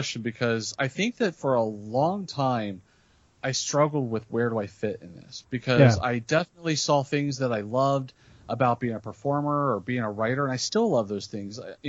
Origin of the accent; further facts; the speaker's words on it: Cincinnati, Ohio, United States; And I grew up in Cincinnati area, and I didn't come from a musical family. And I didn't come from really a great musical area either.